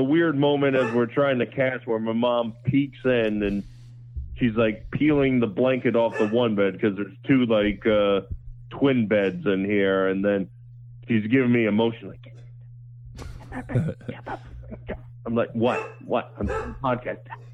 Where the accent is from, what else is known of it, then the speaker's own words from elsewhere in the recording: Hawaii, United States; So as a Hawaiian, I need to know, are you a fan of the Hawaiian pizza?